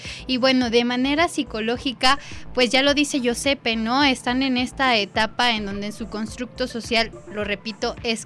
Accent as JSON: {"language": "Spanish", "country": "Mexico", "said": "dentro de los aspectos culturales, digamos, como población mexicana, no tenemos unos, digamos, un buen hábito alimenticio"}